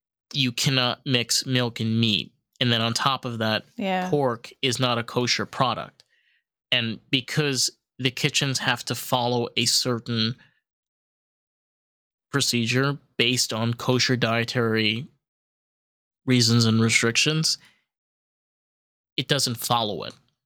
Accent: Suffern, New York, United States; And I grew up in Suffern, Viola.

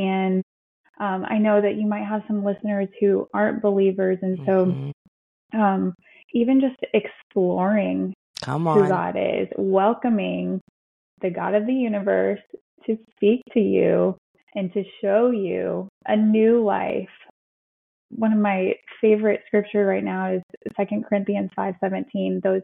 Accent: Colorado, United States; now in Florida, United States; I'm from Colorado. So I'm from the snow and I live in Florida now.

